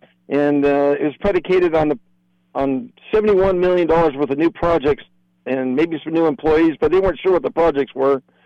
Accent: Lompoc, California, United States; I'm a born and raised in the Lompoc Valley here. I did spend some time away at UC Davis where I got a degree in biology. And I've come back and established several businesses in the area.

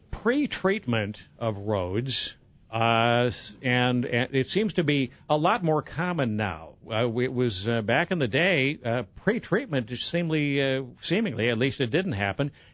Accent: Decorah, Iowa, United States; and I grew up in the north. I grew up in Decorah, where the tall snow grows, and Decorah is unique.

